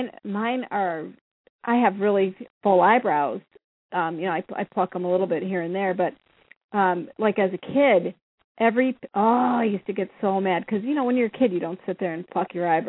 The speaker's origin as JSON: {"language": "English", "region": "California", "country": "United States", "said": "I'm from California, too."}